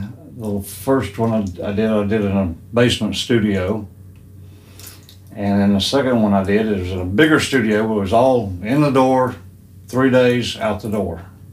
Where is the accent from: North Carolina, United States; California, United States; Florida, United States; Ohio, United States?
North Carolina, United States; Near Asheville, North Carolina.